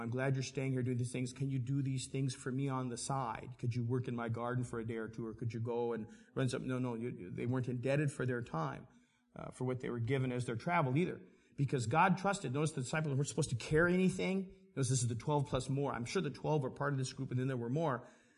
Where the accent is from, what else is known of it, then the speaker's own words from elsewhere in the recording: Alaska, United States; also born or lived in Washington; I was born in Washington, but I grew up in Alaska.